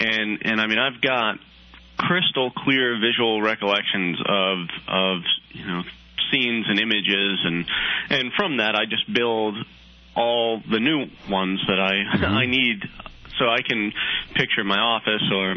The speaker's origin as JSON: {"language": "English", "town": "Long Island", "region": "New York", "country": "United States", "tie": "born or raised there", "said": "No, I grew up on Long Island, New York."}